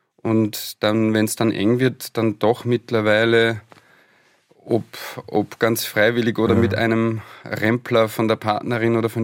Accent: Austria; Naja, von meiner Heimatstadt bis nach Passau hatte ich den Zug wirklich für mich ganz alleine.

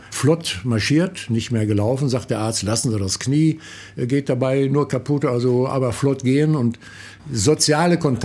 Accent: North Rhine-Westphalia, Germany; Ich habe als junger Mensch gelernt in meiner Heimat da im Sauerland

